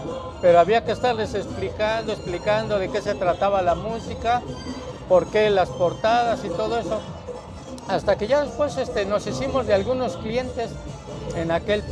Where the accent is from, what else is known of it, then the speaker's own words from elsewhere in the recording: Veracruz, Mexico; moved away; Y sí, yo vine de Veracruz, pero antes de los 80s.